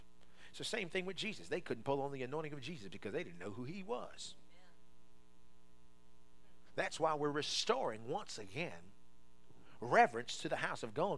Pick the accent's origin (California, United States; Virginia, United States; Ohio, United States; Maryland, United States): Maryland, United States; This ain't my hometown. My hometown is in Maryland.